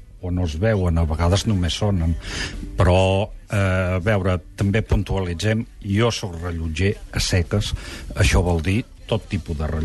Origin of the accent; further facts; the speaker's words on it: Catalonia, Spain; born there; No, vaig néixer a Mollà.